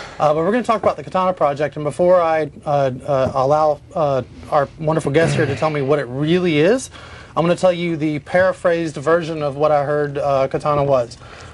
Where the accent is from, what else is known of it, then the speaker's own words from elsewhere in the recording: the South, United States; I'm going to say it right because I'm from the South.